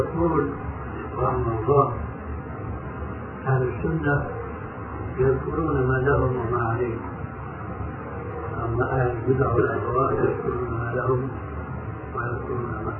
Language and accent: Arabic; Syria; يعني في مثل عام عندنا في سوريا يقول